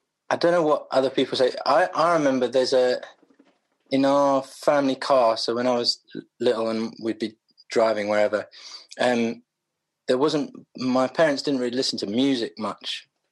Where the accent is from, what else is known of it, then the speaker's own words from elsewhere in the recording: London, United Kingdom; born there; I was born in South London, in Clapham, at St Thomas's, actually, which is Waterloo.